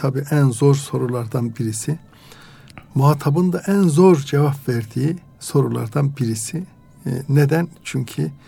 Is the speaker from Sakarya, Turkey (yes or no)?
no; Erzurum, Turkey; born there; Erzurum doğumluyum. Erzurum İmam Hatip Lisesi, Atatürk Üniversitesi İslami İlimler Fakültesini bitirdim.